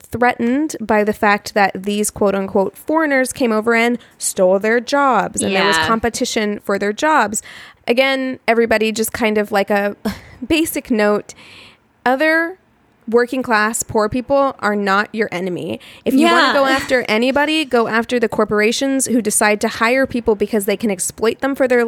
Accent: Los Angeles, California, United States; I'm just talking because we're from Los Angeles

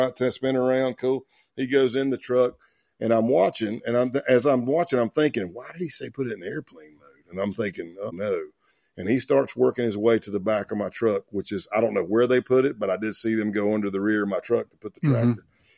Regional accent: Tennessee, United States; accent: country; I said, East Tennessee. They said the closest cell, C-E-L-L for my country accent, the closest cell to you is in North Georgia.

